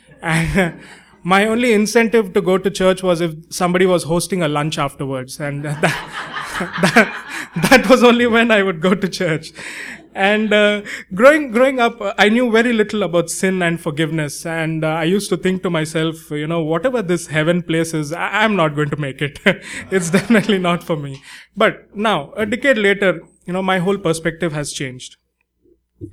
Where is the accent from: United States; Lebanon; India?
India; Okay, so growing up in India, I was often asked